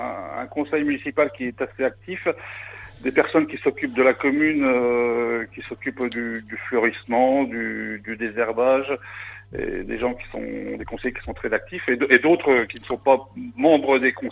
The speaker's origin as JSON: {"language": "French", "town": "Cliron", "region": "Grand Est", "country": "France", "lives_now": "Bouvancourt, France", "said": "moi je suis un Bouvancourtois assez récent. Ça fait une trentaine d'années que j'habite sur la commune. Moi je suis originaire des Ardennes."}